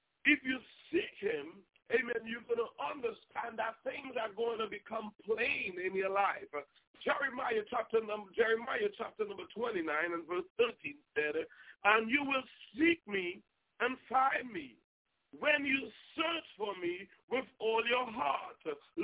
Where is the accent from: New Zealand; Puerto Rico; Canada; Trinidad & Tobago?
Trinidad & Tobago; now in United States; So when I came to America from Trinidad and Tobago, I came what you may call undocumented, as a lot of people did.